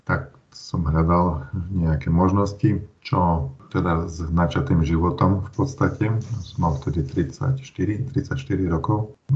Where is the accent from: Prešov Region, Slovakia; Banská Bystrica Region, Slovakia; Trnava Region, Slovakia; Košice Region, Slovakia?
Košice Region, Slovakia; Košice; Takže pochádzam z Košic. Mám 45 rokov, som teda ženatý